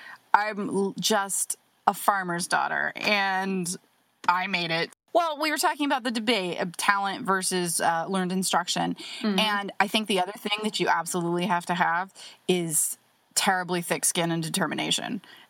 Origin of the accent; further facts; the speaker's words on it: Ohio, United States; I'm from Ohio myself